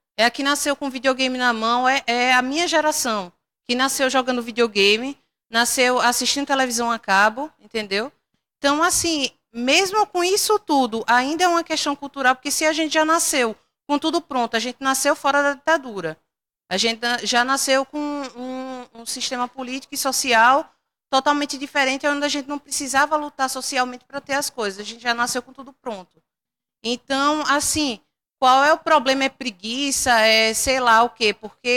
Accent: Northeast Region, Brazil; Eu não sou daqui, eu sou do Nordeste. E lá no Nordeste não tem isso.

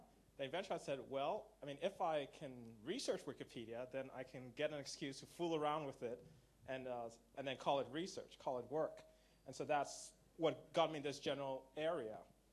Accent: Nigeria; also born or lived in Canada; I grew up in Nigeria and Canada as a kid

